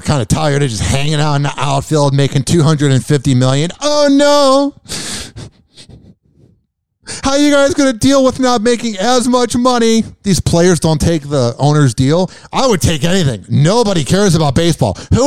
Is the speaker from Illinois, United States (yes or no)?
yes; Chicago, Illinois, United States; like everybody back in the day when I grew up in Chicago, everyone would talk about baseball.